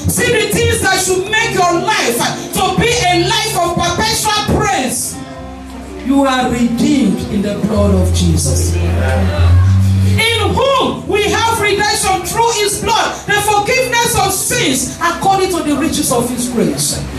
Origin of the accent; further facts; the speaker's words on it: Edo, Nigeria; I'm from Edo State. I know hear my language.